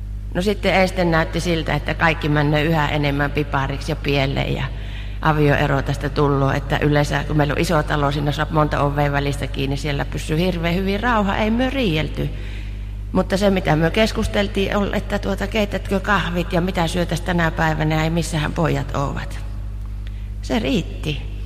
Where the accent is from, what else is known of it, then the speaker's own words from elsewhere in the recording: Savonia, Finland; Ja minä savolaisena jatkoin partun tien vielä kirkkaasti siinä.